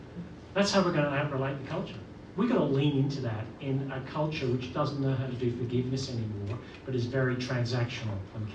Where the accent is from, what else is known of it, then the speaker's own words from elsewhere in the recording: Northern Ireland, United Kingdom; I'm a Protestant from Northern Ireland.